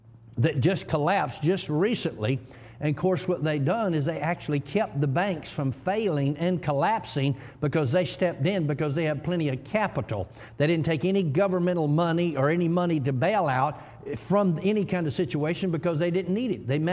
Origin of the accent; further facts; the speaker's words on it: Georgia, United States; now in Oklahoma, United States; I mean, just my home state of Georgia, even though I live in Oklahoma now, in my home state of Georgia